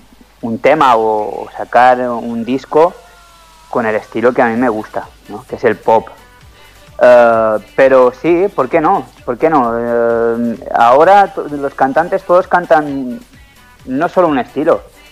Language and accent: Spanish; Balearic Islands, Spain; la verdad es que yo me siento mallorquín, me siento español y tengo ahí mi alma, que es extremeña